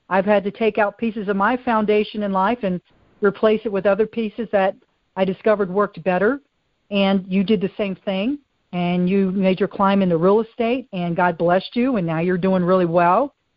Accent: Roanoke, Virginia, United States; We grew up just right outside of the Blue Ridge Mountain region in Roanoke, Virginia.

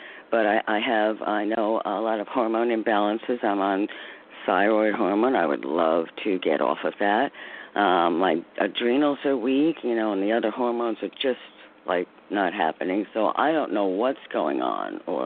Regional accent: New York, United States; New York.

